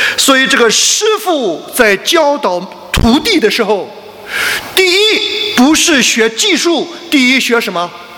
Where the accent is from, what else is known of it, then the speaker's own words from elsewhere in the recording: Shandong, China; 因为我是山东人啊，山东人不大吃米，很多时候吃面。